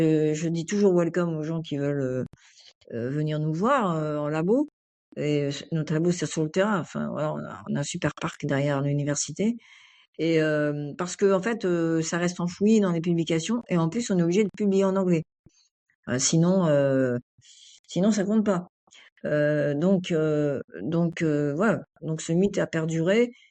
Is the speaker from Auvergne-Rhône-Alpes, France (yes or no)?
yes; Grenoble, Auvergne-Rhône-Alpes, France; Moi, je suis grenobloise, donc.